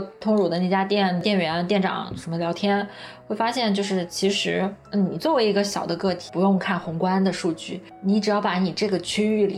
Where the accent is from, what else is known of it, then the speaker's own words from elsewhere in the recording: Nanjing, Jiangsu, China; 我们当时想说要不要在南京我的家乡开一个这个加盟店啊什么之类的